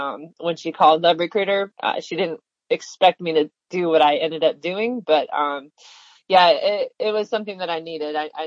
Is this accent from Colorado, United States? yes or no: yes; Colorado, United States; also born or lived in California / Virginia; I was born in Colorado. I grew up in three different states, Colorado, California, and Virginia.